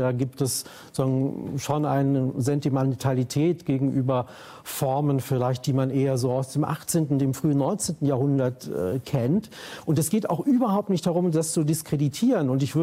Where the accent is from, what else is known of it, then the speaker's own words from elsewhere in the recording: West Germany, Germany; ich komme aus dem Westen.